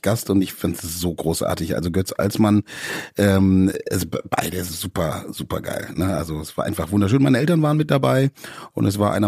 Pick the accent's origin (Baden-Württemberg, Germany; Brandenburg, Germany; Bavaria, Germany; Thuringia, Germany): Baden-Württemberg, Germany; Also ich bin ja Schwabe, bin im Schwabenland aufgewachsen